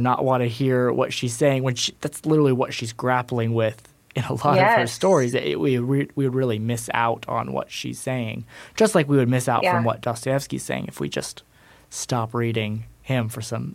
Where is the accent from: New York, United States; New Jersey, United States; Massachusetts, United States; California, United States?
Massachusetts, United States; I mean, I'm from the North, grew up in Massachusetts.